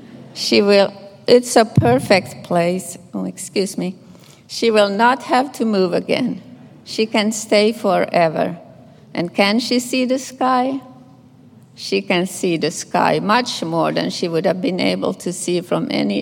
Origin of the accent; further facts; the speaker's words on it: Finland; English is a second language; now in Phoenix, United States; And I'm stationed in Phoenix, Arizona. Originally, I come from Finland. That's why I have an accent.